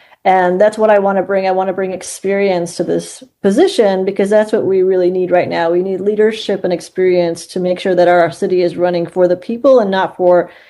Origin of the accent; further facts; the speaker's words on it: Canoga Park, California, United States; also born or lived in North Hollywood / Whittier; I was raised by a single mom and we moved around a lot in different cities in Southern California. I grew up in Canoga Park in North Hollywood and Whittier.